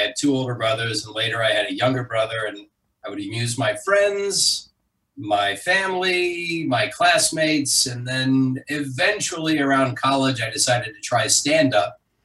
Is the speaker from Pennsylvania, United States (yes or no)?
no; Savannah, Georgia, United States; also born or lived in Orlando; I moved from Savannah, Georgia, my hometown, to Orlando to get started in show business.